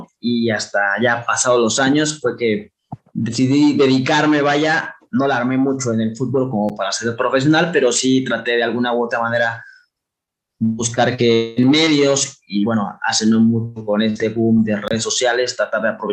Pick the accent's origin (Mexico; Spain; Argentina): Mexico; Morelos; soy de Morelos, acá vivo